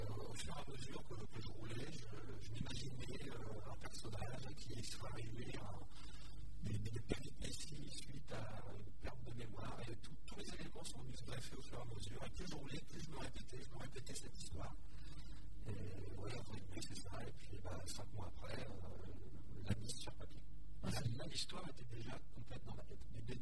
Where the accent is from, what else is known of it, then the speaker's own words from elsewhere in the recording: Normandy, France; moi, je suis natif de Turto et j'habite sur Épouville depuis les années 2000.